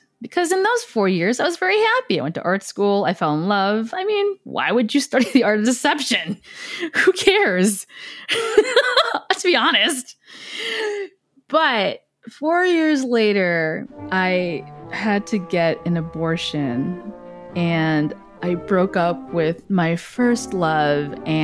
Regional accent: Chicago, Illinois, United States; And, you know, I'm from Chicago. I'm used to this.

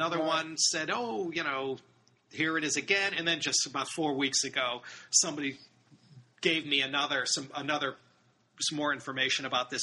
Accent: Tehran, Tehran Province, Iran; Yeah, so, I'm from Tehran.

